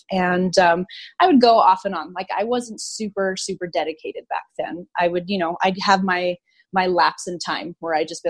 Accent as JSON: {"language": "English", "region": "New Mexico", "country": "United States", "tie": "born or raised there", "also_born_or_lived": "Missouri", "said": "I was born in Missouri, but I was raised in New Mexico. I grew up in a really small town. I moved to Albuquerque when I was 19"}